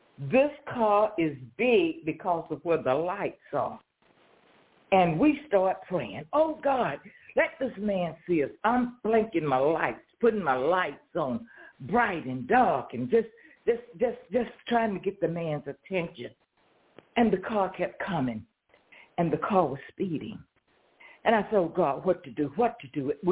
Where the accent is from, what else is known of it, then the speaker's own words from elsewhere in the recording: Clinton, South Carolina, United States; I had a speaking engagement in my hometown in Clinton.